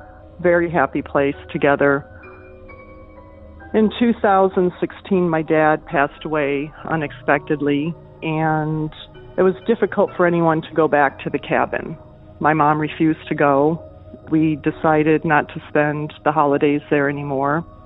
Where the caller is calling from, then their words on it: Arizona, United States; I'm calling from Arizona.